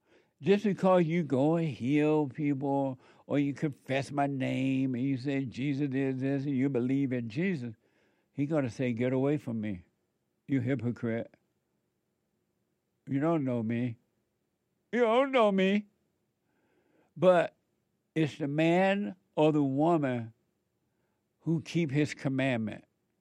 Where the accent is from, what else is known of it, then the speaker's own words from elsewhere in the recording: Alabama, United States; now in Los Angeles, United States; when I was growing up in Alabama. I knew that you have to be born again